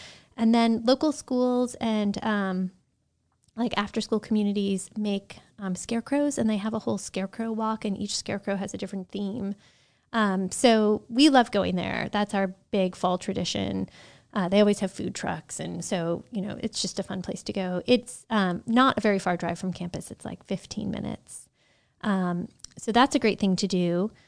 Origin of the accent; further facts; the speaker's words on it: Michigan, United States; now in Nashville, United States; So since I'm from Michigan, I do find Nashville fall to be confusing.